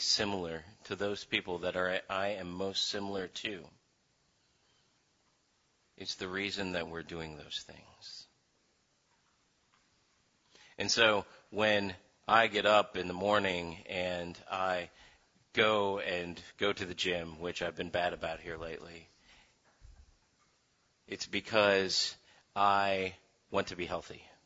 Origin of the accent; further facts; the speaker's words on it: United States; I thought about that in terms of who I am as an American.